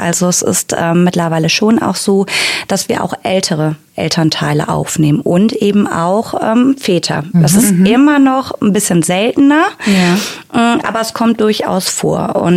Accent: Wuppertal, North Rhine-Westphalia, Germany; Ich bin in Wuppertal geboren, bin hier geblieben. Ich mag diese Stadt sehr, sehr gerne. Mhm. Ich bin 41 Jahre alt

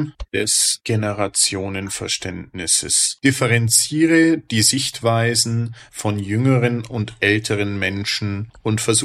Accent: Bavaria, Germany; in Bayern, wo ich groß geworden bin

